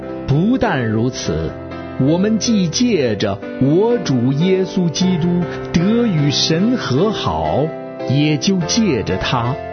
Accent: Beijing, China

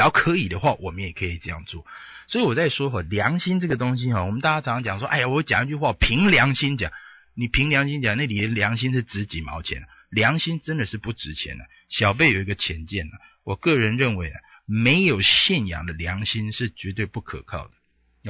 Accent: Taiwan; 因为我今天来是来大义灭亲的，这个实在是我们台湾人才的，我们有才非常有资格来讲我们自己哪里不对

